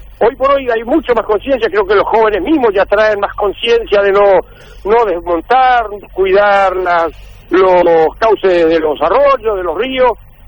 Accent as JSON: {"language": "Spanish", "town": "Oberá", "region": "Misiones", "country": "Argentina", "said": "Oberá, Misiones."}